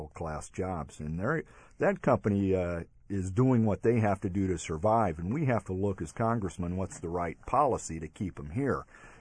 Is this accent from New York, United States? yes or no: no; Omaha, Nebraska, United States; Born and raised in Omaha. Haven't left other than to work here.